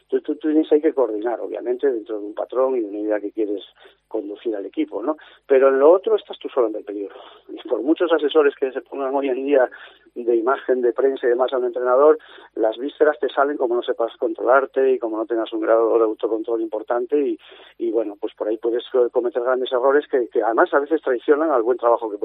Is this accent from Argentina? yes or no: no; Asturias, Spain; Hombre, como asturiano, vería muy bien que estuviesen los dos.